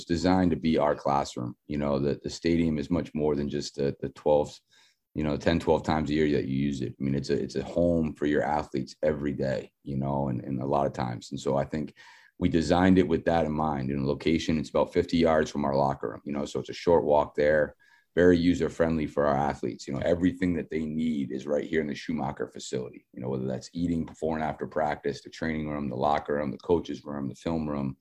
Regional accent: Maine, United States; And it's not something I grew up with in New England and Maine.

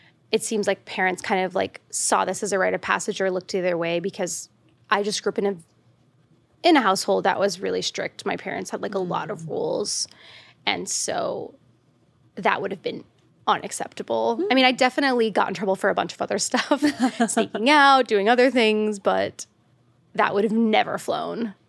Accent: the South, United States; And I grew up in the South in the suburbs.

